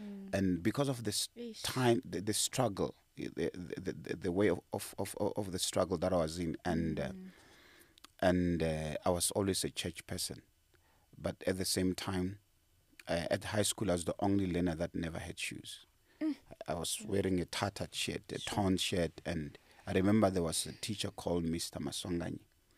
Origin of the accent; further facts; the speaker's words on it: Mokgopong, Limpopo, South Africa; I was born and raised in Limpopo, Mokgopong, a land of Mekelhani. I love, in a farm in a rural area.